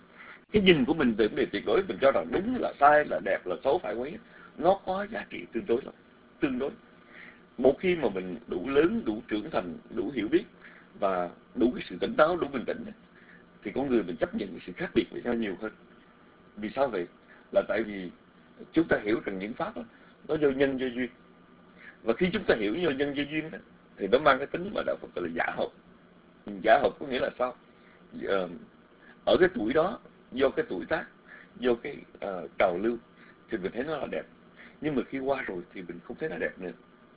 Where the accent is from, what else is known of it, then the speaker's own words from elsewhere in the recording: Mekong Delta, Vietnam; chúng tôi lớn lên ở miền Tây đó, lớn lên ở miền Nam đó